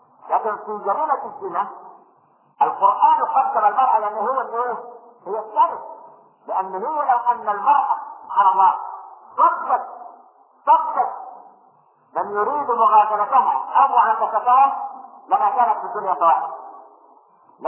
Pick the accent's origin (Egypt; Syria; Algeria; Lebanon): Egypt; والعلمانيين اللي عندنا في مصر